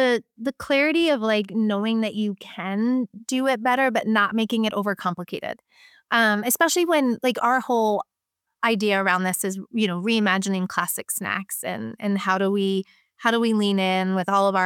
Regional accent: East Coast, United States; For me, I grew up on the East Coast and grew up eating Snyder's and pretzels.

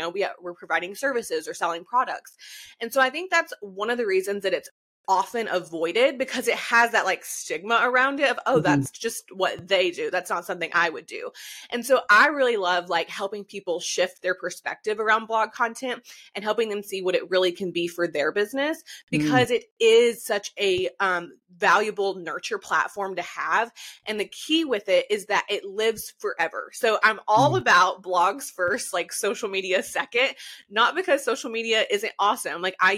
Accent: Georgia, United States; So I'm located in North Georgia. So I was born and raised in North Georgia, grew up in a really small town.

